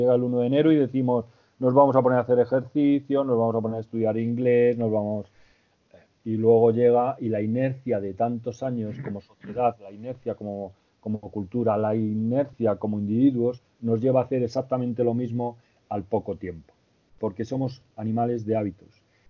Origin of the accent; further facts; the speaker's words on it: Spain; Pues claro, y además soy español, que no es cualquier cosa.